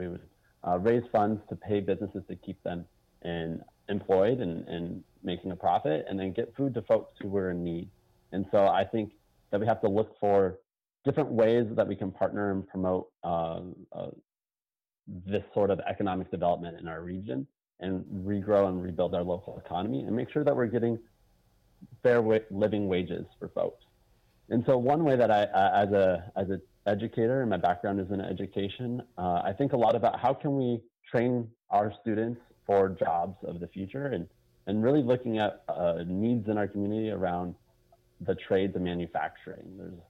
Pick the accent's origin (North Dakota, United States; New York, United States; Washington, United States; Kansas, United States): Washington, United States; Spokane; I was born and raised here in Spokane District 3 in Indian Trail.